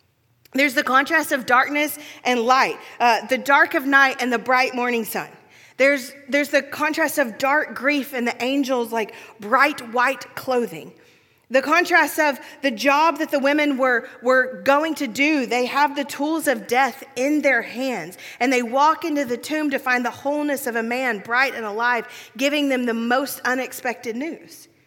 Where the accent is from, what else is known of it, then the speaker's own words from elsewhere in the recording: Southern United States, United States; Like, I'm from the South, we cook our feelings, right?